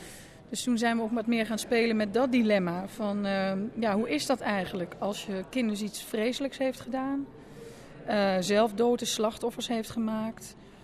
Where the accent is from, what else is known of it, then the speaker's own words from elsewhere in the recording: Heerlen, Limburg, Netherlands; Ik kom uit Heerlen en ik heb de communie gedaan en het heilig voorstel. Dus ik ben ook opgevoed als katholiek.